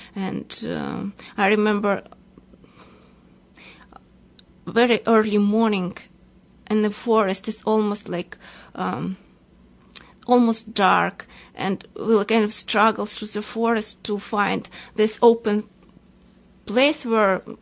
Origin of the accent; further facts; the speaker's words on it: Minsk, Belarus; I'm from Belarus. I was born in the capital of Belarus, Minsk, and it's a big city. It's almost 3 million people, almost big as Toronto, but it's a very compact city.